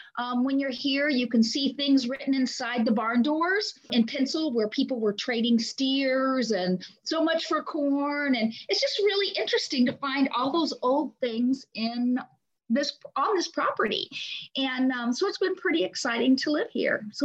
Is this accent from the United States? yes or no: yes; Niantic, Illinois, United States; I am from Niantic, Illinois, which is between Decatur and Springfield. We're about 20-25 minutes from Springfield.